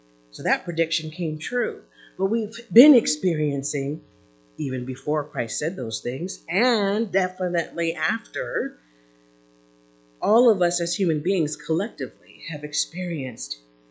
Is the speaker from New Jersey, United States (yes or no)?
yes; New Jersey, United States; I grew up, so I'm originally from New Jersey, and there's hurricanes on the East Coast that don't necessarily happen over here.